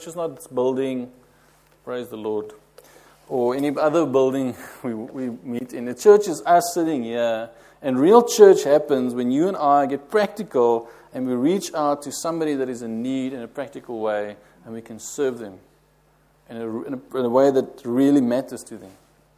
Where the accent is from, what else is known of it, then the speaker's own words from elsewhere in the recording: South Africa; Yeah, you don't see that often in South Africa. I come from